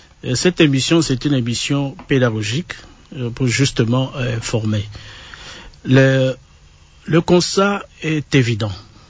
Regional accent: Kongo Central, DR Congo; un peu partout chez nous au Bas-Congo

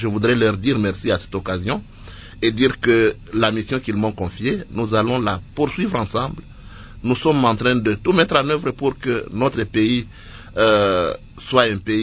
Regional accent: Eastern DRC, DR Congo; Moi, je suis de l'Est de la République.

